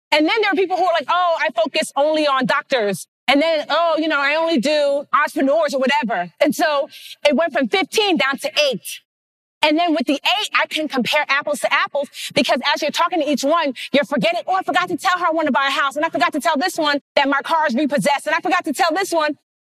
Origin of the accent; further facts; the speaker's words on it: Nigeria; I'm Nigerian